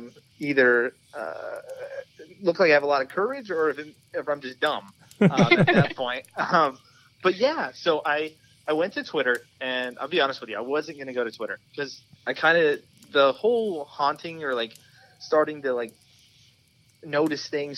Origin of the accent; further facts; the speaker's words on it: Georgia, United States; now in Williamsport, United States; I'm from Georgia, went to Penn State, so I'm very familiar with central PA. I've been up here for like the past 5 years, been up in Williamsport for 16 months.